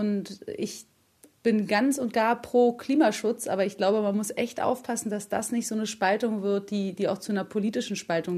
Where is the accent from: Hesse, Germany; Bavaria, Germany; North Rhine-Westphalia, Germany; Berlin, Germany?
Berlin, Germany; ich bin wirklich durch und durch Stadtkind. Ich bin in Berlin, in der Westberliner Insel geboren und aufgewachsen. Ja, ich war immer hier.